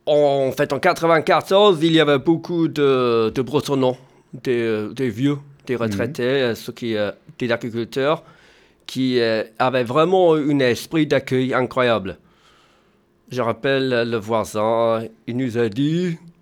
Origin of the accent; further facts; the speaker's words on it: Brittany, France; French is a second language; also born or lived in England; Je suis gallois d'origine. Mais j'ai été né en Angleterre, donc. Mais je suis venu avec mes parents habiter centre-Bretagne quand j'avais l'âge de 7 ans, donc en 94.